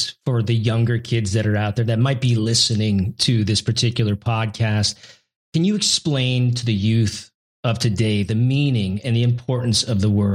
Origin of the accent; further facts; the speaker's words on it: Pacific Northwest, United States; I grew up in the Pacific Northwest, Washington, Oregon, Idaho, those states.